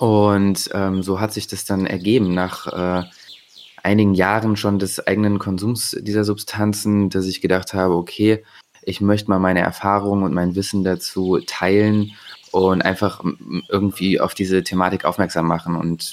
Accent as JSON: {"language": "German", "town": "Bonn", "region": "North Rhine-Westphalia", "country": "Germany", "lives_now": "Leipzig, Germany", "said": "ich komme ursprünglich aus Bonn, wohne aktuell in Leipzig, wo ich hier auch in der Nähe studiere gerade noch."}